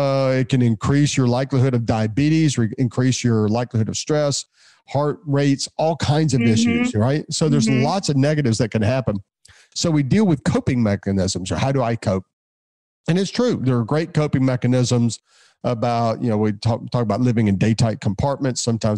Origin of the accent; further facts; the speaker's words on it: Memphis, Tennessee, United States; But anyway, I grew up in Memphis and like I say, just an old Memphis guy. And then I've lived everywhere since I started being what I call an academic vagabond.